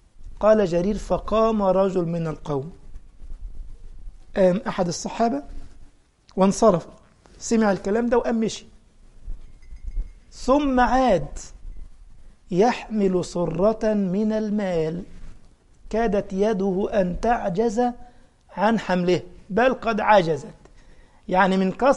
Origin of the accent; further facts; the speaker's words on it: Egypt; أنا أذكر مرة كنا في قافلة دعوية في محافظة عندنا في مصر، في صعيد مصر، اسمها المنيا